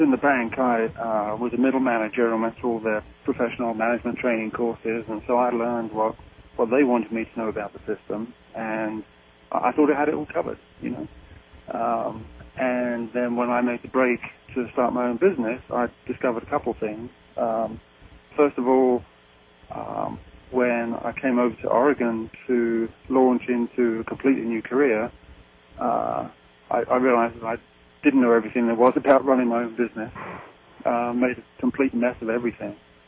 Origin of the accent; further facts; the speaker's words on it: England, United Kingdom; now in United States; Well, I was born and raised, as you can tell from my accent, in England.